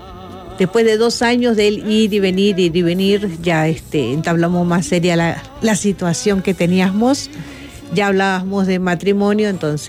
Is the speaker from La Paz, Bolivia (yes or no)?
no; Santa Cruz, Bolivia; nos identificamos todos los cambas, como decimos nosotros. Camba es la palabra que utilizamos para los que somos del llano, del oriente boliviano, toda la parte baja de Bolivia